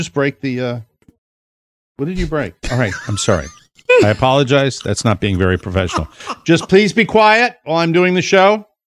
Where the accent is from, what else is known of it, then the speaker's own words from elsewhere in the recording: Ireland; I'm Irish.